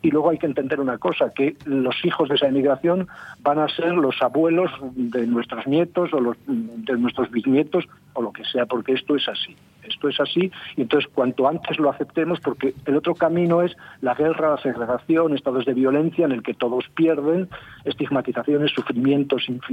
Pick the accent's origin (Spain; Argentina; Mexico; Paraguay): Spain; Asturias; yo soy asturiano y soy verde aceituna